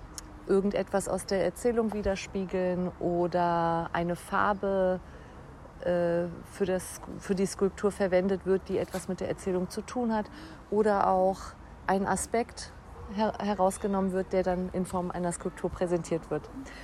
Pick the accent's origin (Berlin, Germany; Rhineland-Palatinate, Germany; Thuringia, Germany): Berlin, Germany; Ich komme aus Berlin und lebe dort und arbeite dort.